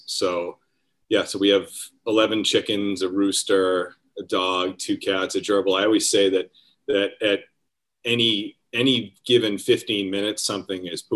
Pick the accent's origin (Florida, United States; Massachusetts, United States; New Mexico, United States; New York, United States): Massachusetts, United States; Beverly; So we are in a little town called Beverly, which is about 15 to 20 minutes from Boston. So it's on the kind of the North Shore. And I actually grew up in Beverly.